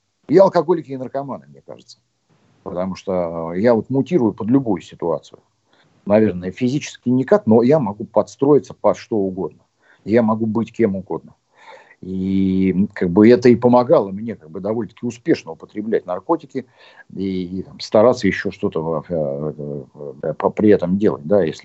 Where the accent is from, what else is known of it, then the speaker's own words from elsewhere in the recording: Kazan, Tatarstan, Russia; now in Moscow, Russia; а я вот из Казани